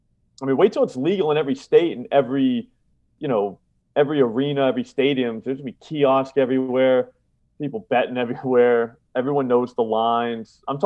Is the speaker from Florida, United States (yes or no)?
yes; Florida, United States; moved away as an adult; I'm from Florida, and I've only been up here since 2008